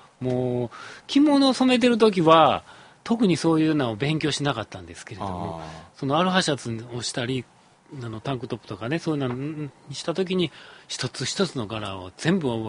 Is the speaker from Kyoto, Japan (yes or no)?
yes; Kyoto, Japan; もう京都人としての誇りをすごく感じてますし